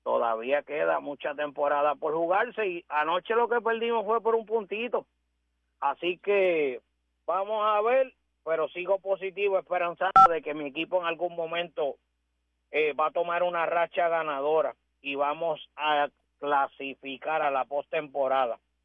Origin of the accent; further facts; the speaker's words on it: Aguada, Puerto Rico; porque ya en mi pueblo de Aguada se le está haciendo honra al nombre y está cayendo agua.